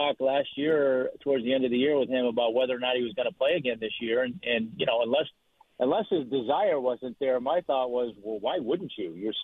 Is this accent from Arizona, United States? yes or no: no; Boston, Massachusetts, United States; now in Atlanta, United States; I mean, look, I grew up in Boston, obviously, and you know, any time I go back to my parents' house, obviously I'm going home.